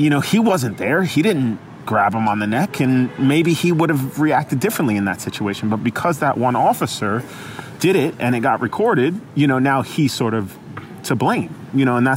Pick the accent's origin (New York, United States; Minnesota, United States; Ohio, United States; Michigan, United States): New York, United States; Staten Island; We grew up together in Staten Island, where Eric Garner got killed.